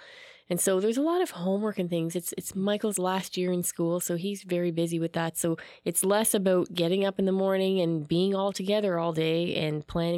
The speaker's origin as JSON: {"language": "English", "town": "Cape Breton Island", "region": "Nova Scotia", "country": "Canada", "said": "I'm from Cape Breton Island, Nova Scotia. And I came from a home there that was very rich in the local traditions."}